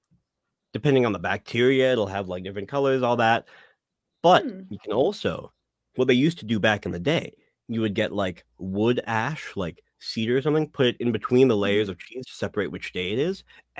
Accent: Iowa, United States; And I was like, I like cheese. I'm from Iowa.

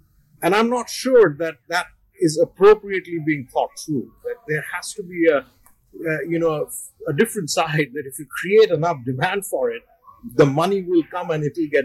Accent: Delhi, India; I grew up around Delhi.

